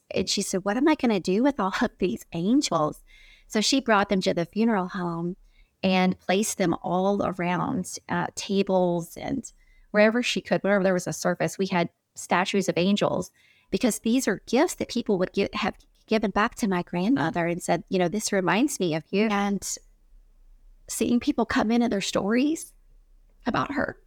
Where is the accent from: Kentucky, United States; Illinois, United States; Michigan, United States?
Kentucky, United States; Louisville; Growing up in Louisville, Kentucky was a huge blessing in my life and has definitely molded me into the servant that I am today for the Lord.